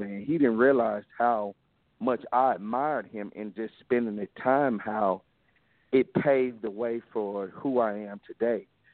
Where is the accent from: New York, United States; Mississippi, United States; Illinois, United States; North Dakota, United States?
Mississippi, United States; Growing up in Mississippi, we did things from making pizzas from scratch, of course. We did a lot of stuff with chickens because we had a chicken farm.